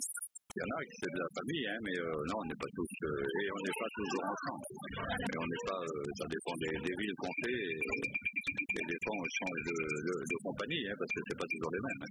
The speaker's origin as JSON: {"language": "French", "town": "Lisieux", "region": "Normandy", "country": "France", "said": "Mais on est Normand d'origine. On est du côté de Lisieux. On est à côté de Lisieux."}